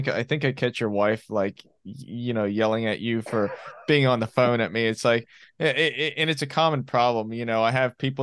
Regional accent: Pembroke Pines, Florida, United States; I remember whenever I grew up in Florida, it was like, you know, I lived up in Pembroke Pines at the time

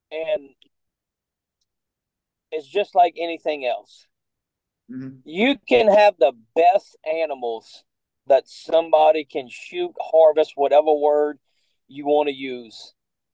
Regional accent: Louisiana, United States; and Pete, so because I'm from Louisiana, I'm not bragging, I'm not whatever.

